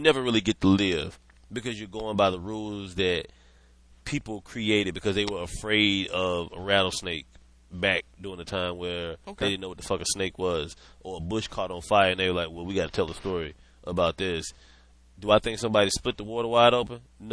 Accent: the South, United States; I'm from the South. So people say that's the Bible Belt.

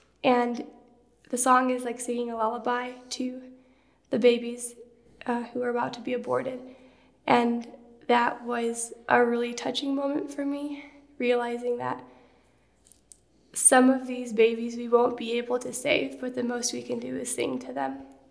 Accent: Chicago, Illinois, United States; I grew up in the Chicago area and have always been involved in the pro-life movement.

